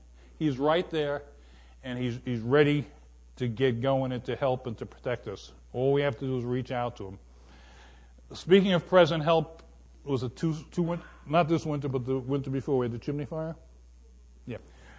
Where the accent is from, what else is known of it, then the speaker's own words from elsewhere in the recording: New York, United States; I'm from Sullivan County, okay?